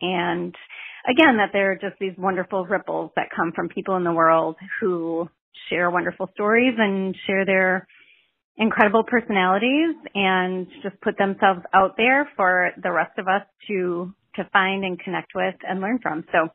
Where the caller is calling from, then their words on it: Madison, Wisconsin, United States; I'm calling from Madison, Wisconsin.